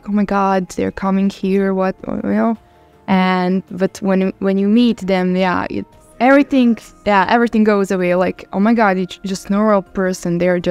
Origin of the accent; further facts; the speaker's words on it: Serbia; also born or lived in Bosnia and Herzegovina; obviously I'm from Serbia, but I was born in Bosnia and Herzegovina. And you know, in the Balkans, we only have like one race, so there are only white people living there.